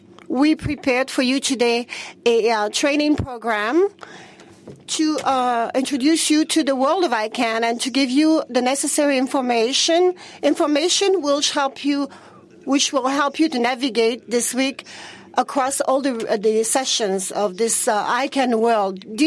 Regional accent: Mauritania; I am from Mauritania, and I work for an organization which deals with internet and women

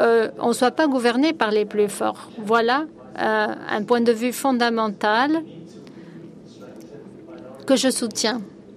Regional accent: Switzerland; En tant que Suisse et représentant du gouvernement suisse

